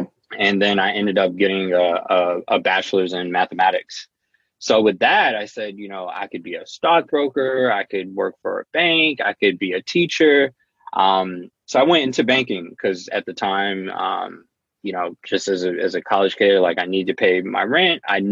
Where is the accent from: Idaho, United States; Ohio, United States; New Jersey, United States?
New Jersey, United States; also born or lived in Richmond, Virginia; I'm from New Jersey, originally born in Richmond, Virginia.